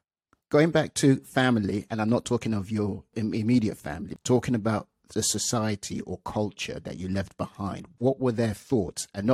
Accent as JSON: {"language": "English", "country": "Nigeria", "said": "Well, take it from someone who's also married to a Tamilian, and I'm Nigerian."}